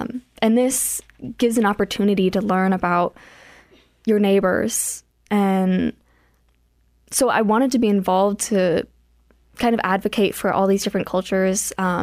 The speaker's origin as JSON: {"language": "English", "town": "Wagner", "region": "South Dakota", "country": "United States", "tie": "born or raised there", "said": "I am Czech and German and Irish. But growing up in Wagner on the reservation, honestly, I feel like I'm a lot more connected to the Native culture the more I have been exposed to it."}